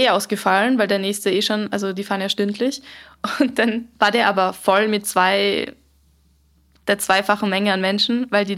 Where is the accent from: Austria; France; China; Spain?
Austria; born or raised there